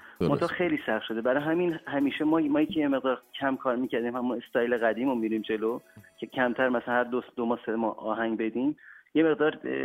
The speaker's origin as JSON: {"language": "Persian", "town": "Tehran", "region": "Tehran Province", "country": "Iran", "tie": "born or raised there", "also_born_or_lived": "Garmsar / Sari", "said": "پدرم اصالت شیرسکوییه، بعد مادرم بابالیه، بعد خودم هم توی تهران بزرگ شدم، 3 سالی هم توی گرمسار زندگی کردم. خیلی جالبه که بابل زندگی نکردم. بعد بهترین روزای زندگی هم تو ساری زندگی کردم،"}